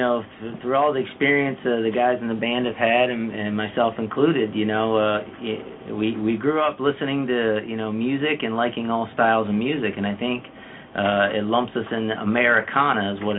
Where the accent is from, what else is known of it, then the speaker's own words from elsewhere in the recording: Vermont, United States; now in Philadelphia, United States; I'm not originally from Philadelphia. Either is Tom. I'm from Vermont.